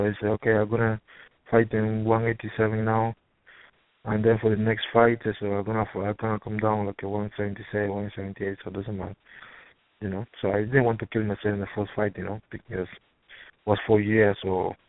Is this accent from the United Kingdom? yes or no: no; Cuba; first language Spanish; English is a second language; moved away as an adult; now in Ireland; Because I was 20 years old, so I didn't have any family in Ireland or anything like that. So. And actually, I didn't speak English at all. So for me, it was hard at the beginning, you know, because what was most bothering me was the language. Because in Cuba, we speak Spanish